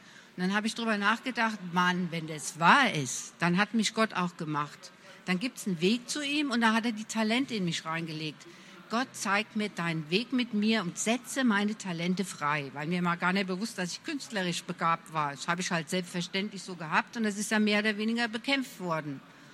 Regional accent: Bad Nauheim, Hesse, Germany; born there; now in Franconia, Germany; Ich bin geboren in Bad Nauheim in Hessen, aber ich lebe schon lange im schönen Frankenland zwischen Würzburg und Nürnberg in der Pampas, in einem idyllischen Dörfchen.

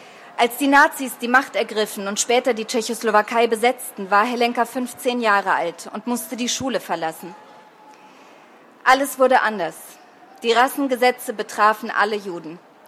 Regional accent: Germany; Meine Heimat sitzt mit Sicherheit auch zum großen Teil in Deutschland. Ich bin hier geboren und es ist meine Sprache, es ist meine Umgebung und wo ich groß geworden bin.

